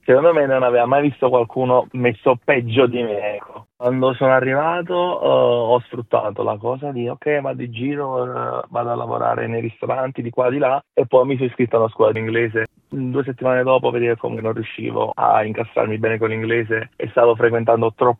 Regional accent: Naples, Campania, Italy; moved away as an adult; now in Australia; Sono arrivato in Australia 6 anni fa, sono un meccanico e attualmente lavoro per Tesla. Vengo da Napoli

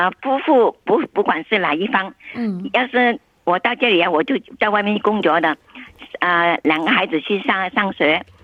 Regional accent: Vietnam; moved away as an adult; now in Australia; 我是越南华侨，我从越南移民到澳洲的，在越南时候呢，我是全职的主妇

